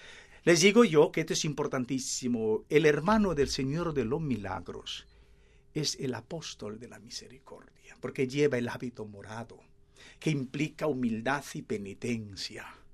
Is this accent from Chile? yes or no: no; Peru; Naturalmente soy el primer peruano que ha tenido esta responsabilidad